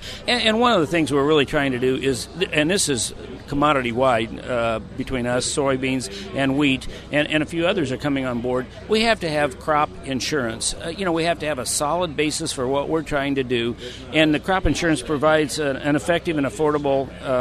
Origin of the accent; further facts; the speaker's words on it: Auburn, Illinois, United States; I'm from Auburn, Illinois, just about 50 miles straight west of here.